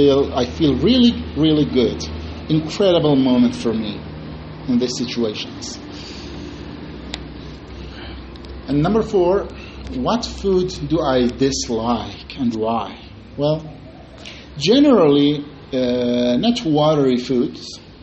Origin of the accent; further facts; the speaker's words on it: Kurdistan, Iran; English is a second language; When, you know, I'm from Kurdistan, so in Kurdistan there are a lot of foods, like other provinces in Iran.